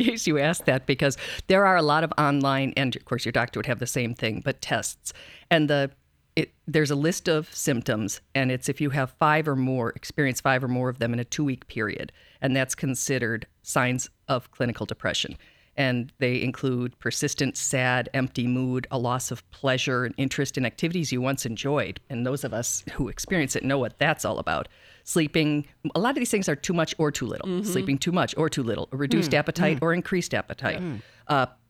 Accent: Wisconsin, United States; Right. I'm from Wisconsin. There is no, you know, our winter lasts pretty much always.

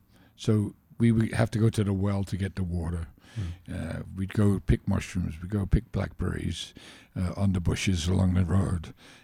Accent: London, United Kingdom; born there; accent: Cockney; moved away as an adult; I was born in London, you know, so this is why I talked.

